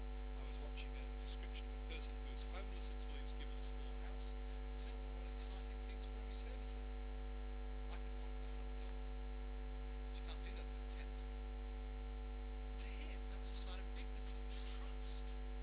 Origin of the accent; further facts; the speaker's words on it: Yorkshire and the Humber, United Kingdom; Where I come from in the UK, I was born in Yorkshire, they specialise in dry stone walls.